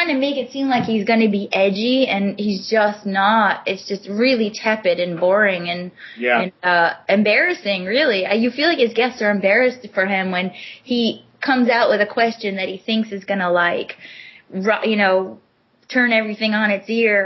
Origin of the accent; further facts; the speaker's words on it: New Hampshire, United States; accent: Canadian; I have a little bit of a Canadian accent, and I guess it's because I come from New Hampshire, which is, like, very close to Canada.